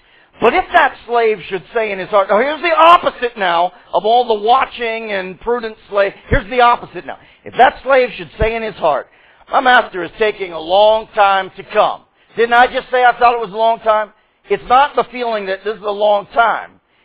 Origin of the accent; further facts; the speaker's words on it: the South, United States; accent: southern; Do I take my southern accent and my porch and my dog and my iced tea and chill for the last 3 years?